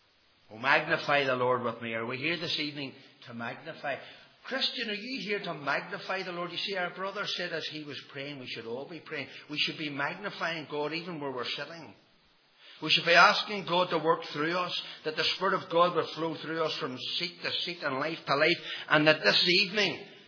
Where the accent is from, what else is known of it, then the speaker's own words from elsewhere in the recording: Ballynahinch, Northern Ireland, United Kingdom; I was born in Ballinahinch. And you know, I was brought up in a home that no one was saved.